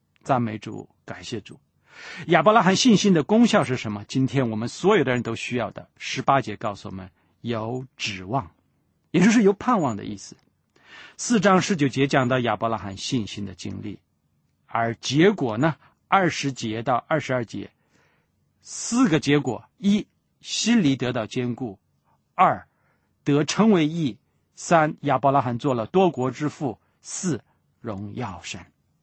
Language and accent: Chinese; China; 包括日本人、美国人、墨西哥人，还有我们中国人，对不对？